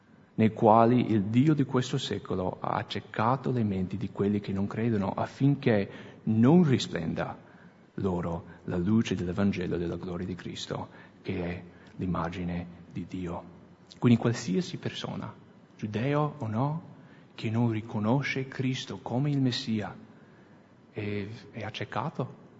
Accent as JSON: {"language": "Italian", "country": "United States", "second_language": "Italian", "lives_now": "Italy", "said": "Se non avete sentito il mio accento, sono americano. E per noi americani la libertà è quasi più importante dell'ossigeno, vero?"}